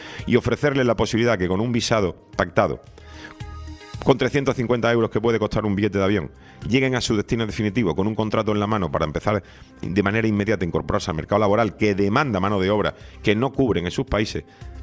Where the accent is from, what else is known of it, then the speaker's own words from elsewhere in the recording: Canary Islands, Spain; como no tenemos ni catalán, ni valenciano, ni euskera para que nos diferenciemos como canarios